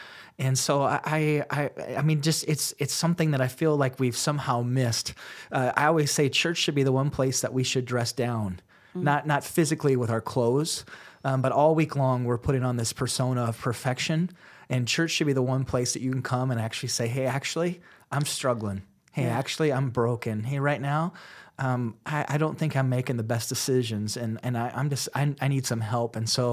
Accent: South Dakota, United States; My extended family is all Catholic, so I grew up in the church, born and raised in South Dakota, and yet really struggled with church, God, faith, all of it.

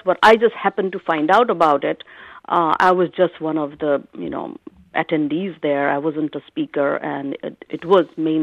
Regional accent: India; now in United States; when I was a child growing up in India

